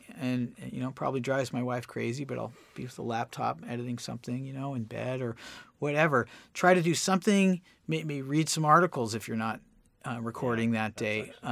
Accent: California, United States; And I was growing up in the Bay Area. And I graduated in 84.

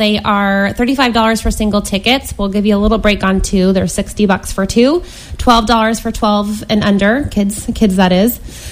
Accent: Long Branch, New Jersey, United States; I grew up in Long Branch, I had North and South. My parents grew up North Jersey

